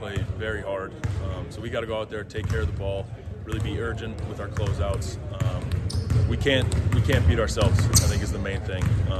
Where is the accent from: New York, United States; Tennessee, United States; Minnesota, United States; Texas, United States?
Minnesota, United States; I'm from Minnesota. Been to their camp since I was a kid and stuff like that.